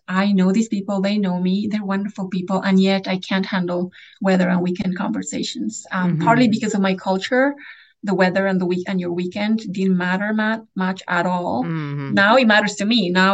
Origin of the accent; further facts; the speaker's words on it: Bolivia; I'm from Bolivia